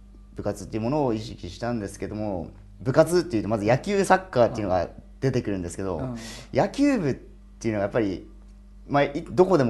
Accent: Yurihonjo, Akita, Japan; 僕は秋田県の由利本荘市出身で

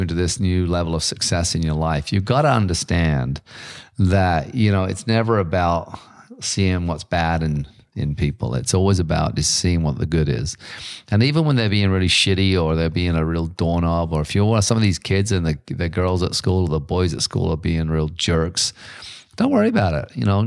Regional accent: Ireland; accent: Irish; there's people who can barely understand my English. And when I'm doing my Irish accent, they don't understand it at all.

